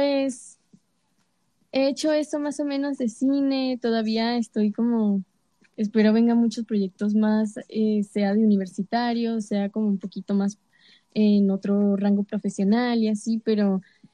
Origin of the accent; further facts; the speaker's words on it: Caracas, Capital District, Venezuela; Pues soy de Venezuela, de Caracas, Venezuela. Pues tengo 20